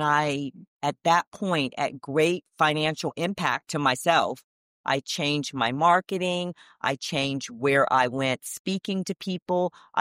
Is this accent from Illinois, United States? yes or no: no; Florida, United States; born there; now in New York, United States; I was born in the Sunshine State of Florida.